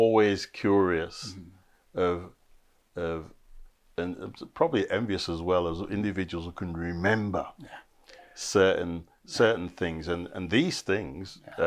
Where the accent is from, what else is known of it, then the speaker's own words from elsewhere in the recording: Huddersfield, Yorkshire and the Humber, United Kingdom; I must give a big shout out to Huddersfield, my hometown.